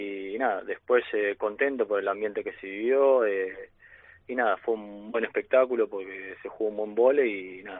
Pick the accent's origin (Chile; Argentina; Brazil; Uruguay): Argentina; now in Spain; yo le deseo siempre lo mejor a mi país.